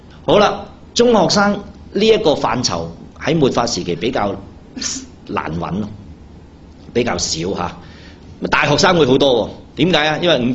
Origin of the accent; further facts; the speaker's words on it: China; 佢唔係話一種幽默啊、猜謎語啊，我哋中國人變咗咁啫